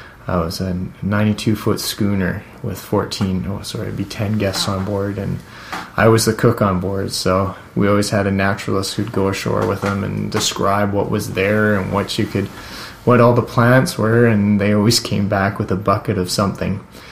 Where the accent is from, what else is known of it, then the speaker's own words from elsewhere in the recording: Victoria, British Columbia, Canada; I actually was not born in the Comox Valley, but I was born on Vancouver Island in Victoria.